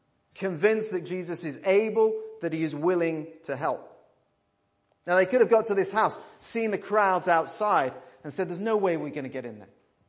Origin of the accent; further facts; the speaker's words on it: United Kingdom; I say crowd, we're British.